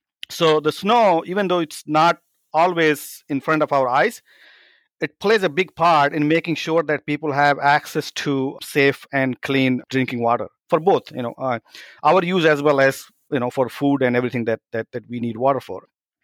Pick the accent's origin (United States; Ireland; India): India; growing up in India, and many kids, you know, who grew up in India during my time in the 80s and 90s